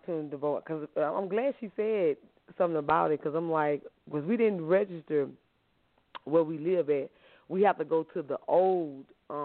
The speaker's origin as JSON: {"language": "English", "town": "Baton Rouge", "region": "Louisiana", "country": "United States", "moved": "as an adult", "lives_now": "Atlanta, United States", "said": "I'm 42 years old. I'm from Baton Rouge, Louisiana. My husband and I, and with family, relocated to Atlanta, Georgia. I think it's been about 11 years now."}